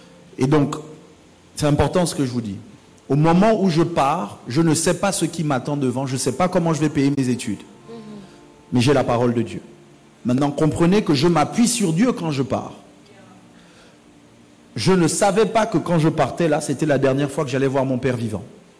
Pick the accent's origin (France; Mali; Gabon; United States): Gabon; moved away as an adult; Je suis parti du Gabon pour faire des études théologiques, pas parce que je voulais